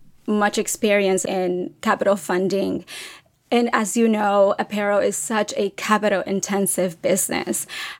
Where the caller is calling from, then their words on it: New York City, New York, United States; I'm calling from New York City